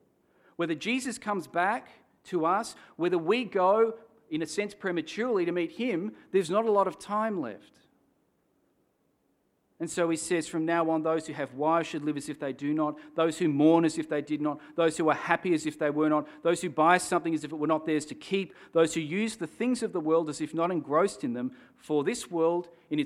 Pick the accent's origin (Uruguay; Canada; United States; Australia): Australia; I'm going to live till my good 79.5 years as an Aussie bloke